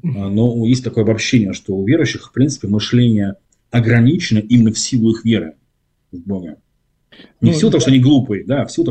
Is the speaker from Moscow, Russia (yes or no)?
no; Saint Petersburg, Russia; Мы из Санкт-Петербурга, я в частности.